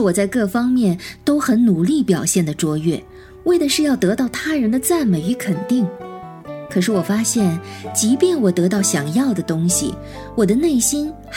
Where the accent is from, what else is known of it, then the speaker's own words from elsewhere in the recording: Shanghai, China; 我是来自于上海的